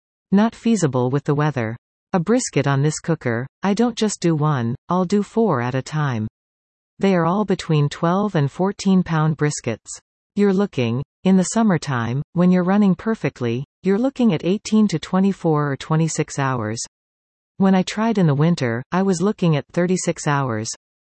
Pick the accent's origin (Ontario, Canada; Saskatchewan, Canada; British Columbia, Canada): Ontario, Canada; Timmins; But my idea was that I'm from Timmins, born and raised, and we've never had anything up there that is special like that.